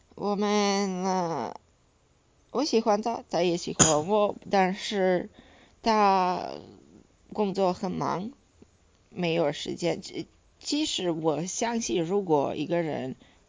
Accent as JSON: {"language": "Chinese", "country": "Serbia", "second_language": "Chinese", "lives_now": "China", "said": "我来自塞尔维亚，我今年26岁。我在中国住了2个多年。"}